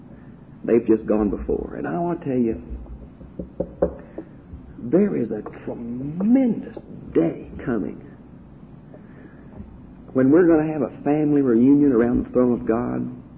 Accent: Houston, Texas, United States

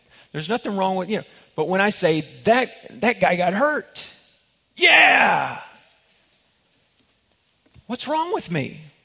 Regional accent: Texas, United States; Born and raised in Texas, it just kind of, you know, whatever.

